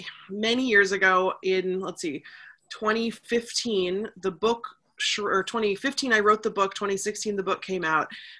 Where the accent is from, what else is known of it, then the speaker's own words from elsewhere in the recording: Seattle, Washington, United States; I'm a Pacific Northwest native. I'm from Seattle. My parents are from Seattle. We all went to the same high school.